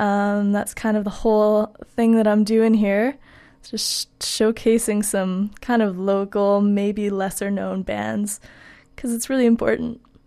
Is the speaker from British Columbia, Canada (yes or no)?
no; Brantford, Ontario, Canada; This is a band from Brantford, Ontario, and that is actually my hometown.